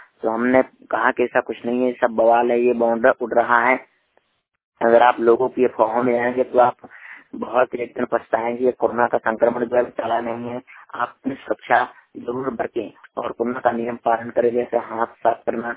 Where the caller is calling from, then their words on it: Banda, Uttar Pradesh, India; श्रमिक वाणी रिपोर्टर जिला बांदा उत्तर प्रदेश से।